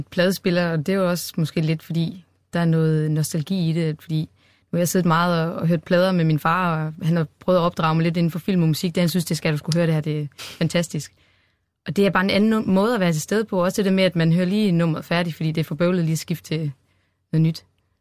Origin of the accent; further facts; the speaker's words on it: West Jutland, Denmark; now in Copenhagen, Denmark; nu er det jo ikke så mange år siden, jeg flyttede til København. Jeg er jo fra Vestjylland